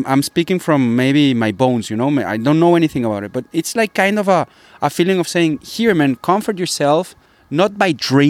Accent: Guadalajara, Jalisco, Mexico; because I'm from Guadalajara and the ranch was of blue agave.

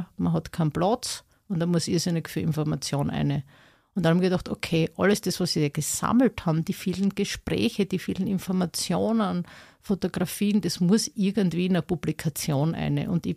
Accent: Altneudörfl, Styria, Austria; born there; Also sagen wir mal dort, wo ich geboren bin, Alt-Neu-Dörfel.

